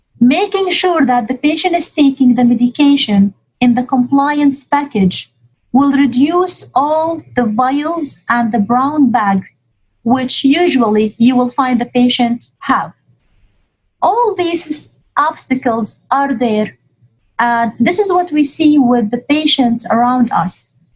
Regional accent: Dubai, United Arab Emirates; I've been born and raised in Dubai.

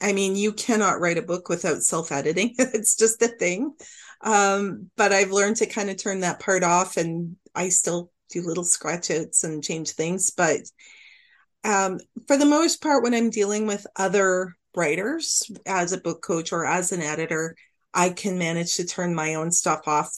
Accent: Alberta, Canada; Currently, I'm in Southern Ontario, and I was born and raised out in Alberta, so I'm going back there to be closer to family

